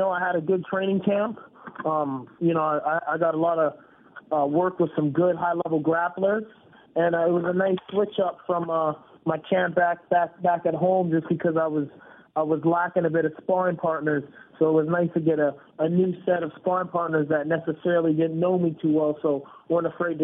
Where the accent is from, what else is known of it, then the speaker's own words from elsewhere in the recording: Canada; I'm born and raised in Canada